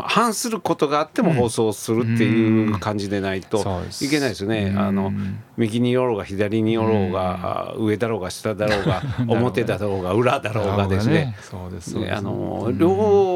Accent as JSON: {"language": "Japanese", "region": "Kyoto", "country": "Japan", "tie": "born or raised there", "said": "私も京都に生まれて育っておりますので、はい、商売もしておりますので、"}